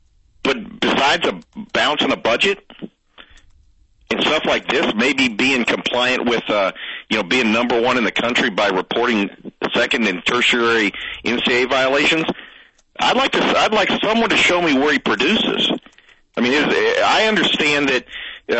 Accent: Kansas City, Missouri, United States; I'm from Kansas City. When I grew up, when I was a kid in the 70s, with all due respect, Kansas State was a joke.

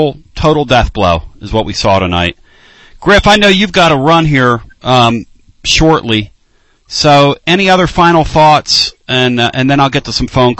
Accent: Philadelphia, Pennsylvania, United States; Because personally, I'm from Philly. I grew up on the Broad Street Bullies.

